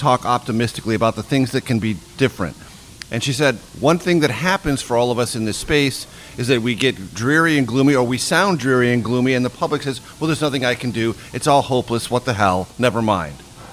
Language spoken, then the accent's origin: English; New York, United States; I grew up in New York.